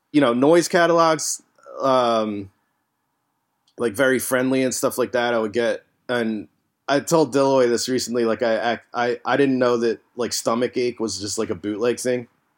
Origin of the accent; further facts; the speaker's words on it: New Jersey, United States; You know, because I was from Jersey. When I was like 10, I liked like hair metal and shit.